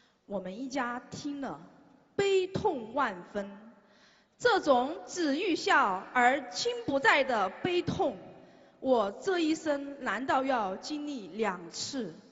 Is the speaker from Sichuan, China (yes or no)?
no; Guiyang, Guizhou, China; 我来自美丽的避暑之都 贵州贵阳。